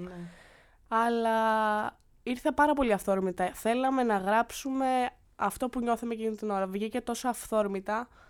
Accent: Brussels, Brussels-Capital Region, Belgium; also born or lived in Greece; στο Βέλγιο, οι Βρυξέλλες είναι το σπίτι μου, είναι πολύ διαφορετικό. Η Ελλάδα είναι η πατρίδα μου και το Βέλγιο είναι το σπίτι μου. Γιατί στο Βέλγιο έχω μάθει να ζω. Στο Βέλγιο έχω τελειώσει το σχολείο

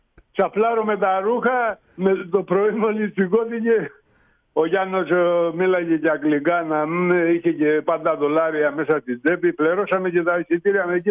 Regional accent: Kasos, South Aegean, Greece; Του λέω: «Από το νήσο Κάσο, ηρωική νήσο Κάσο».

